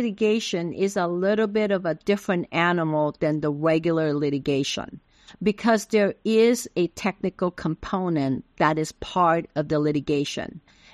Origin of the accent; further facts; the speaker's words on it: Taiwan; first language Taiwanese; English is a second language; also born or lived in Philippines; fortunate enough to live in the Philippines for a few years when I was a child. So I learned Tagalog. My native language is Taiwanese, which is Fukienese, or some people call it Hokkienese.